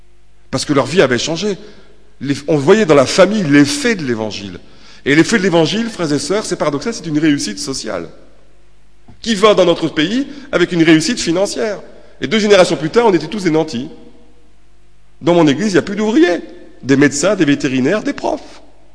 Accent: Lille, Hauts-de-France, France; J'ai grandi à Fives, un quartier hyper populaire, un quartier d'ouvriers. C'est le quartier de mon enfance, de ma jeunesse, etc.

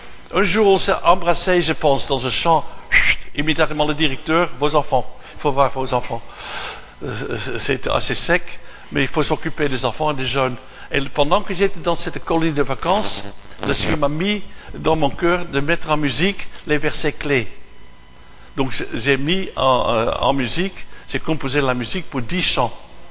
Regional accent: Haarlem, North Holland, Netherlands; de Haarlem, de ma ville natale.

